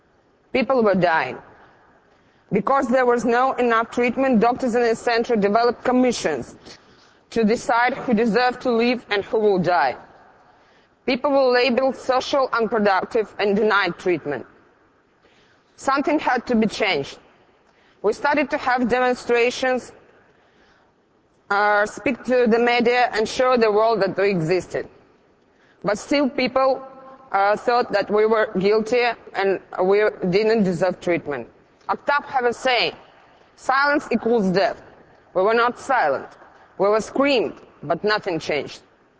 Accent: St. Petersburg, Saint Petersburg, Russia; I'm from St. Petersburg, from the Russian Federation.

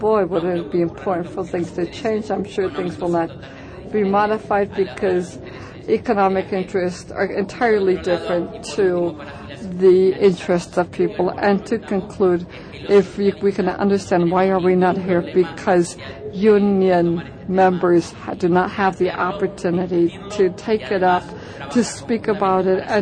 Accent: Mexico City, Mexico; I come from Mexico City, and I work with Comprehensive Health for Women, which is a feminist group in Mexico.

